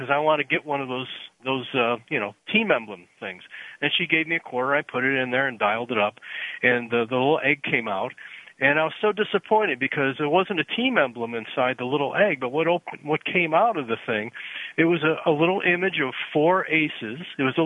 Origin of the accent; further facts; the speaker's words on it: Depew, New York, United States; I grew up in a suburb of Buffalo, New York, called Depew, New York.